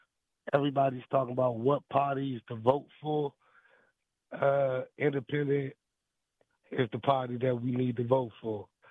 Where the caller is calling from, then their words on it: Washington, District of Columbia, United States; from D.C.